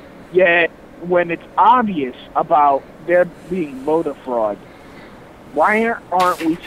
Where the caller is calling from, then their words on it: Brooklyn, New York, United States; I am calling from Brooklyn, New York City. I am a big supporter of Ron Paul.